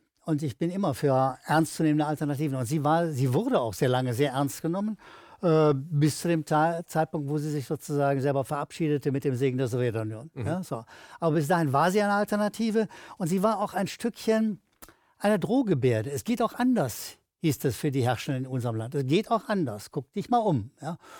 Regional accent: Düsseldorf, North Rhine-Westphalia, Germany; now in Berlin, Germany; Ich komme aus Düsseldorf, ich mag die Stadt bis heute, obwohl ich schon lange in Berlin lebe.

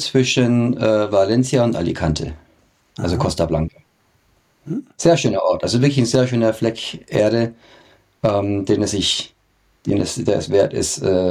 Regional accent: Germany; moved away; ich beobachte meine alte Heimat sehr von außen und ich muss sagen, ich habe, glaube ich, auch einen relativ guten und differenzierten Blick auf Deutschland von außerhalb.

